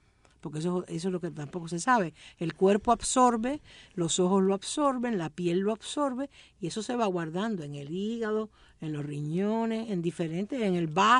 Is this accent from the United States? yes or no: no; Cuba; Uno como cubano piensa en desodorante.